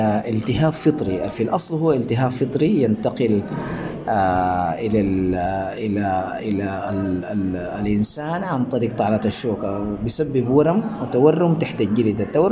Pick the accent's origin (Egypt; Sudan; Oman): Sudan; أكتر حاجة شائعة عندنا في السودان الإفرازات لونها أسود